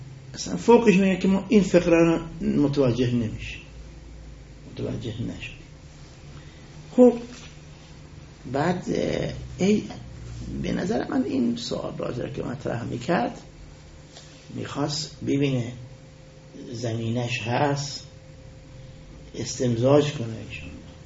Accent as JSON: {"language": "Persian", "town": "Ahvaz", "region": "Khuzestan", "country": "Iran", "said": "گفتم از اهواز هستم."}